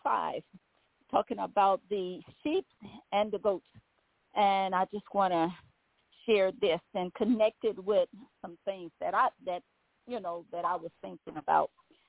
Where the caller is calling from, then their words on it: Baton Rouge, Louisiana, United States; I'm calling from Baton Rouge, Louisiana.